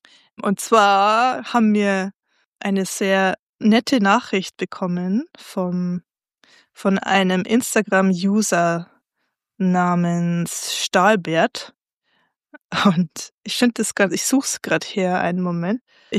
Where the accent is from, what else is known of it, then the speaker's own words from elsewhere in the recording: Austria; now in Germany; Für mich als Österreicher im preußischen Exil ist es total angenehm, einen Podcast in meinem Dialekt zu hören. Zumindest ist Oberösterreichisch dem sehr ähnlich.